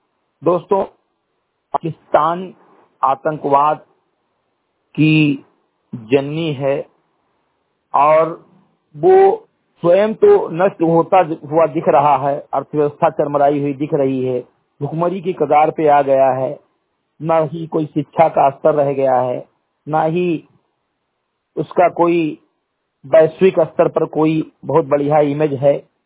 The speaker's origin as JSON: {"language": "Hindi", "region": "Uttar Pradesh", "country": "India", "tie": "born or raised there", "said": "ग्राम सभा से मेरी घटही विकासखंड मेनपुरवा जनपद बहराइच का मूल निवासी हूं"}